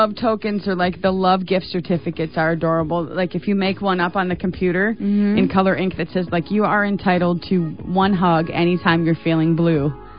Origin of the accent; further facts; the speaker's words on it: Detroit, Michigan, United States; another artist from my hometown of Detroit, Michigan.